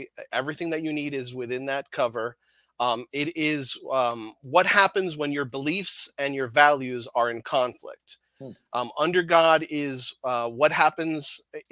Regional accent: Miami, Florida, United States; now in Michigan, United States; Miami. So I was born in Miami. My parents came to Miami in the 60s. I was born there, and I'm in Michigan now, but we didn't move to Michigan till about I think it was 2003.

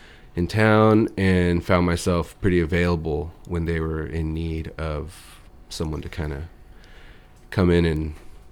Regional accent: Austin, Texas, United States; I'm from here in Austin. Born and raised.

